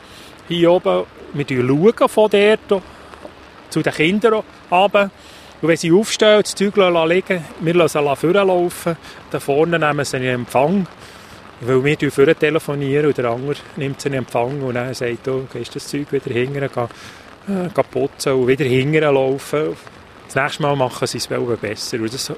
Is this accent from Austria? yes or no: no; Zünibach, Bern, Switzerland; Ich bin am See aufgewachsen, es ist naheliegend, dass man einfach einen Bezug hat zum Wasser. Ich bin in Zünibach aufgewachsen, das ist am Thunersee